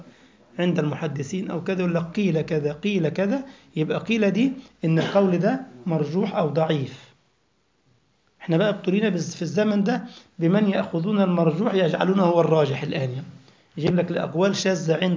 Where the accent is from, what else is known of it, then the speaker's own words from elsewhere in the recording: Egypt; يعني عندنا في مصر أذكر في الثمانينات كنا ذهبنا إلى رحلة مدرسية في شبه جزيرة سيناء في العريش ورفح